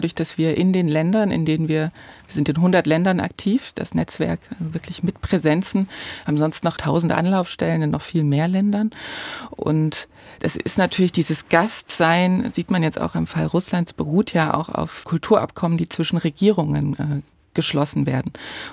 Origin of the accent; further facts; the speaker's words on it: Frohburg, Saxony, Germany; also born or lived in Borna; Das Krankenhaus steht in Borna, aber aufgewachsen bin ich in Frohburg.